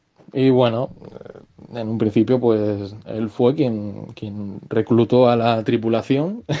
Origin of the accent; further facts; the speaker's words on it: Tenerife, Canary Islands, Spain; also born or lived in Barcelona; nacido en Barcelona, aunque me he criado toda mi vida en Tenerife.